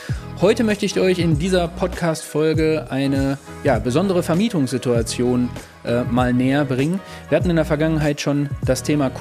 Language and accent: German; Hagen, North Rhine-Westphalia, Germany; wir kommen ja hier aus Hagen und hier bei uns in Nordrhein-Westfalen